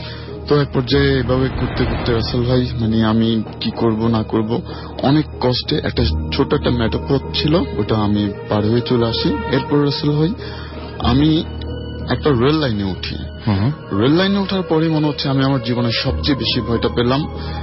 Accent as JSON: {"language": "Bangla", "town": "Chittagong", "region": "Chittagong Division", "country": "Bangladesh", "tie": "born or raised there", "said": "আমি চট্টগ্রাম বিশ্ববিদ্যালয় থেকে এসেছি। আমার বেড়ে ওঠা, বড় হওয়া, আমার পড়াশোনা সবকিছু চট্টগ্রাম বিশ্ববিদ্যালয় ক্যাম্পাসেই।"}